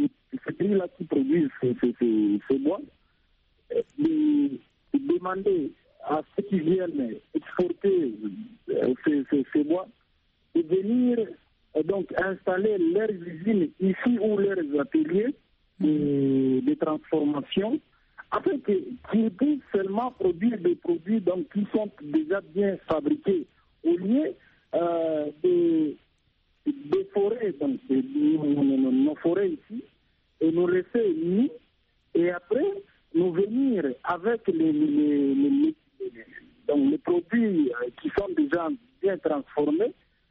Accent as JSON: {"language": "French", "region": "Ituri", "country": "DR Congo", "said": "Par exemple, ici chez nous au Congo, quand vous allez à Mambasa"}